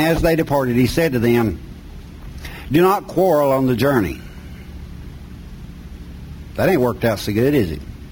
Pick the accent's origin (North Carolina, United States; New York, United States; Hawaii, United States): North Carolina, United States; Because God positioned me in the mountains of North Carolina. I was raised in McDowell County.